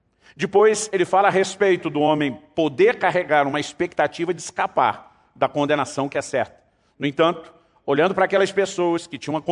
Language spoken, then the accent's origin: Portuguese; Campinas, São Paulo, Brazil; Eu me lembro que estava andando pelas ruas de Campinas, a cidade onde me criei, no interior de São Paulo.